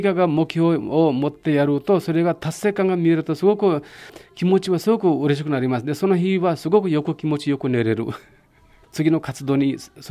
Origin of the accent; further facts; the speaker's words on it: India; Japanese is a second language; now in Wakayama, Japan; インドから参りました